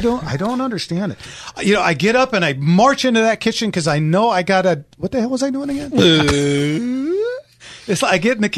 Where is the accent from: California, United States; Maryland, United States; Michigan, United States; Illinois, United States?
California, United States; West Covina; I grew up here in California. I went to West Covina High School, class of 78.